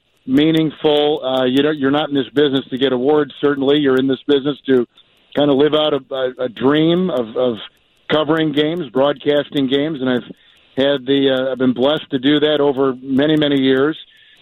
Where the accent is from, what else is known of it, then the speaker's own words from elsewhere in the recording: Green Bay, Wisconsin, United States; Growing up in Green Bay, we used to get those stations off the Great Lakes pretty easily at night.